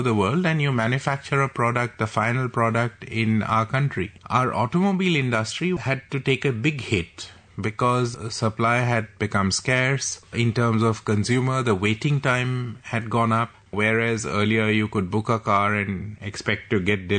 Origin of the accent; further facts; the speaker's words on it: Assam, India; in my home state, in Assam